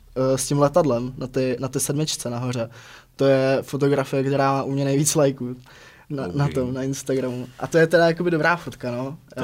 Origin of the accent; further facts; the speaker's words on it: Hradec Králové Region, Czechia; já jsem blíž k Trutnovu, takže nejsem úplně jako z hor, ale jsem z ty horské oblasti, no.